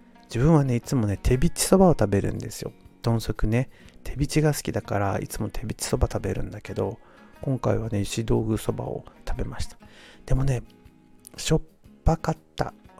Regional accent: Okinawa, Japan; accent: Okinawan; 多分ね沖縄の話をしだすと僕ちょっと沖縄の訛りが復活してくるこの心配がありまして

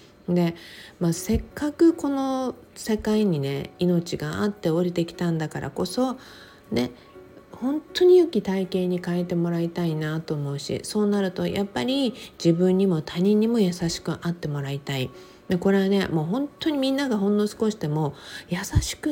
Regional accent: Okinawa, Japan; やっぱり沖縄に生まれ育った私としては

